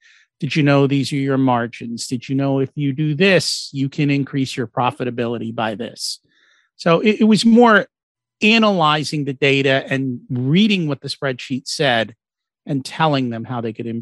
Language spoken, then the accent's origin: English; New York, United States; I grew up outside of New York City, and I would go into New York City and buy stuff wholesale and come back and mark it up 100% and sell it to all my my school friends.